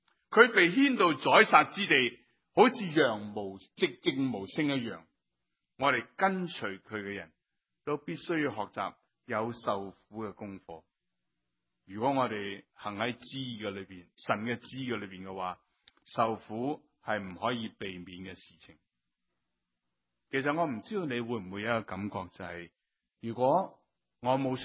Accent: China; 这是我们中国人最重要的。

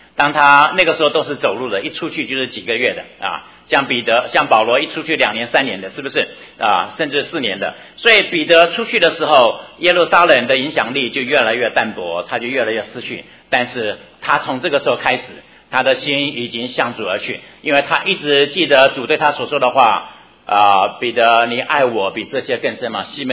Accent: China; 就像我们中国人吹毛求疵的厉害得不得了

